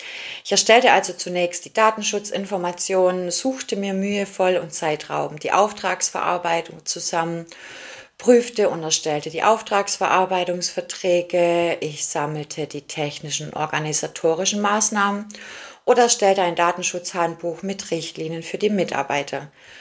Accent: Ellwangen, Baden-Württemberg, Germany; accent: Swabian; 43 Jahre alt, Wirtschaftsjuristin und wohne aktuell im nordrhein-westfälischen Velbert. Geboren und aufgewachsen bin ich im schwäbischen Ellwang. Sehen Sie es mir also bitte nach, wenn ab und zu noch mein schwäbischer Dialekt durchkommen sollte.

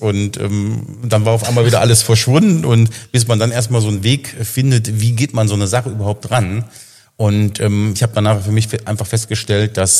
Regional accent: Moers, North Rhine-Westphalia, Germany; wir kommen ja aus Mörs beide

